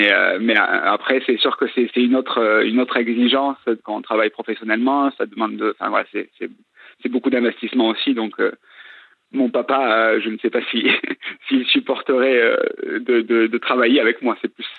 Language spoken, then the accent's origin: French; Pradines, Occitanie, France; j'ai vécu, je suis de Pradines, donc du coup forcément je suis un enfant de là-bas